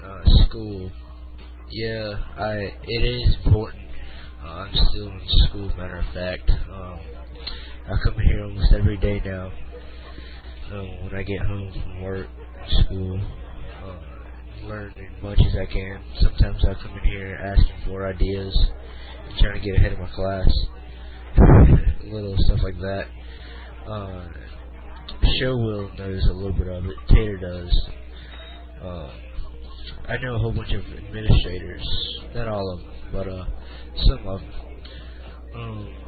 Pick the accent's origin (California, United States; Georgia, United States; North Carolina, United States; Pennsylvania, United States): North Carolina, United States; from North Carolina. I know some of these people in here.